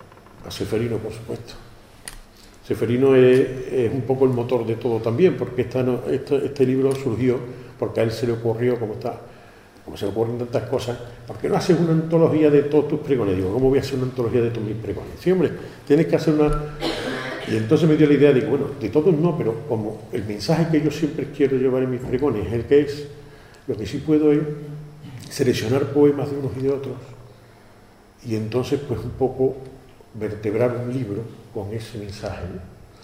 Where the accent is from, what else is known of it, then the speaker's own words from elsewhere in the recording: Osuna, Andalusia, Spain; paisano mío, porque yo soy de Osuna. Y como yo siempre digo, yo soy de Osuna por la gracia de Dios y porque Dios quiso venir a enamorarme de las torres